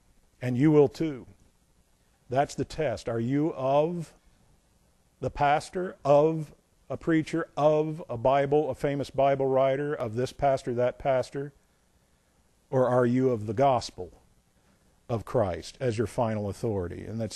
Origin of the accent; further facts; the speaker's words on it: Indiana, United States; now in North Carolina, United States; I have no problem with diversity. I'm from Indiana.